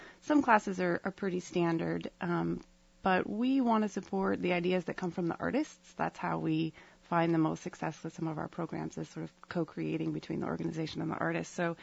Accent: Kodiak, Alaska, United States; When I was a young person growing up in Kodiak, I was in the theater program in Some Arts

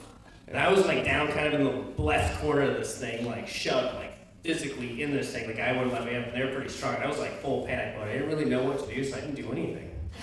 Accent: Kodiak, Alaska, United States; And with tonight's theme, I wanted to tell some stories about growing up in Kodiak

